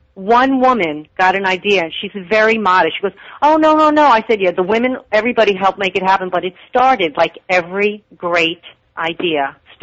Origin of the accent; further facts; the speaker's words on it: New York, United States; now in Los Angeles, United States; I love that it all started in California, even though I'm a New Yorker.